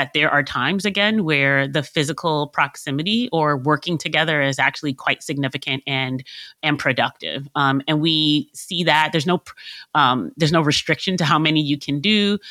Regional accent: New York City, New York, United States; I'm a concrete jungle kid. I grew up in New York City.

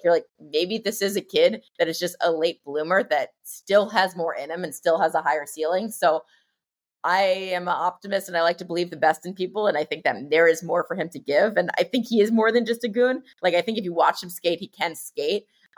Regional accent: New Jersey, United States; This is particularly bad year for me to be jaded because I grew up in New Jersey

